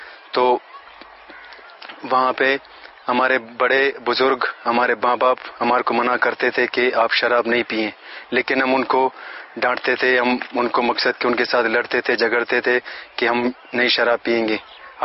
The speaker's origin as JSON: {"language": "Urdu", "town": "Nawabshah", "region": "Sindh", "country": "Pakistan", "said": "میرا تعلق نواب شاہ شہر سے ہے."}